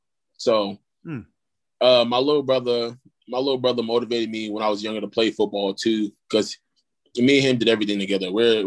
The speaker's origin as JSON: {"language": "English", "town": "Brooklyn", "region": "New York", "country": "United States", "tie": "born or raised there", "said": "Growing up there, my first couple of years, like, I can remember my first, like, elementary school, middle school was rough."}